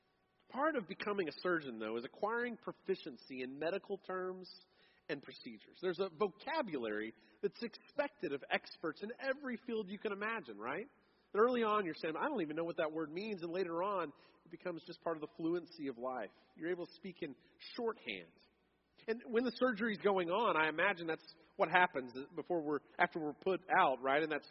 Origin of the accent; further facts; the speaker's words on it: San Diego, California, United States; I grew up in San Diego, and there certainly wasn't a place in San Diego